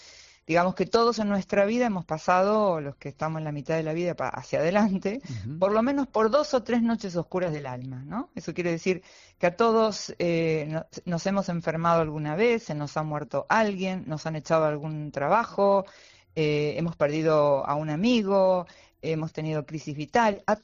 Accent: Valencia, Valencian Community, Spain; also born or lived in Santander; now in Málaga, Spain; vengo de Valencia, bueno. Después me fui a Santander, ahora estoy en Málaga y viví en uno de, digamos, estaba en Sedavillo viviendo en ese momento.

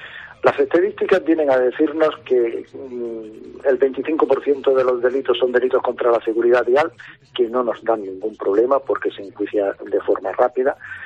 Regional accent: Andalusia, Spain; sobre todo para mí que soy almeriense, y es una forma de servir a mi provincia

